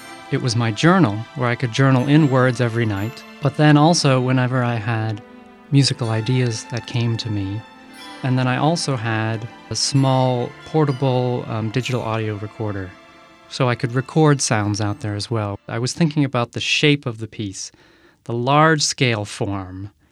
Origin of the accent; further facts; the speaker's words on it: Massachusetts, United States; I grew up in Massachusetts, and my parents took me and my siblings on so many trips up to New Hampshire and Vermont.